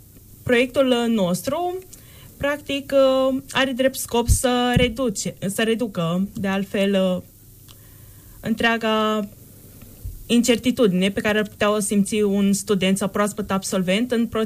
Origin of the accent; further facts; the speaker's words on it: Golăiești, Iași County, Romania; Din satul Golăiești.